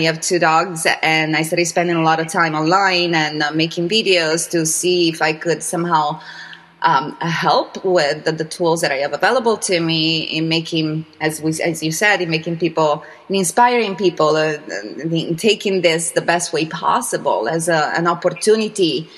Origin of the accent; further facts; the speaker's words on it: Veneto, Italy; I am originally from Italy, from Veneto specifically, which got really hit super hard right at the top of it all.